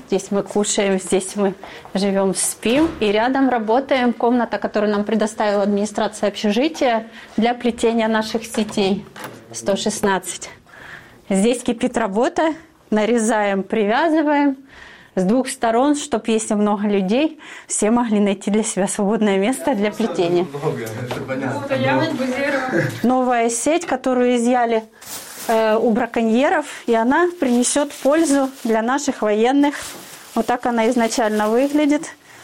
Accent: Donetsk, Donetsk Oblast, Ukraine; Я сама родом из Донецка.

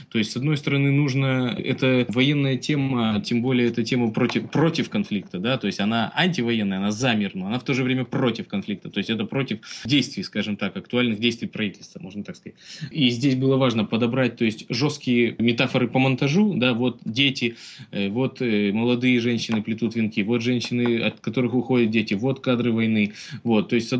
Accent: Chelyabinsk, Chelyabinsk Oblast, Russia; Тут же мы, как это, из Челябинска

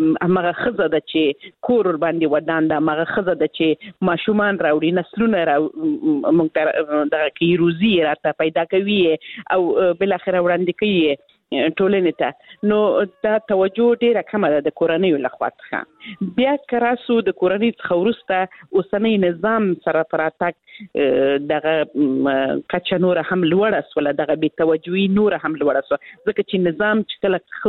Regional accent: Helmand, Afghanistan; زه خپل د هلمند ولایت څخه یم

